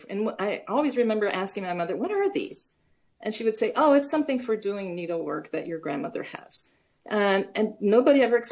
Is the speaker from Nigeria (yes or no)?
no; Brazil; moved away; I was born in Brazil. I was born and raised in Brazil. So until recently, I could claim that I lived half of my life in Brazil and half here.